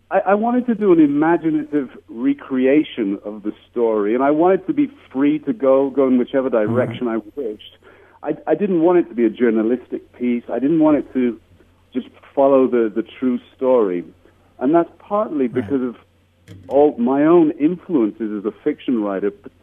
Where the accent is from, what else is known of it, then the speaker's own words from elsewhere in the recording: England, United Kingdom; also born or lived in Germany; I'm also from mixed backgrounds. You know, I'm partly Nigerian, born in Germany, grew up in England, lived all over the place.